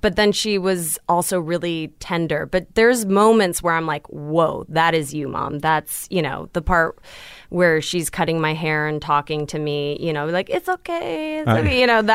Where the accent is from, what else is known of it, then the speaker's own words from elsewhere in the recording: Los Angeles, California, United States; also born or lived in New York, United States; I grew up here in L.A.